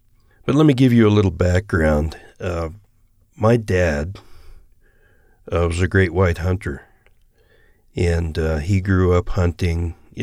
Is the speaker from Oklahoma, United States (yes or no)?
no; Salmon, Idaho, United States; And just the fact that you grow up in Idaho, and in central Idaho, a little town called Salmon, was very unique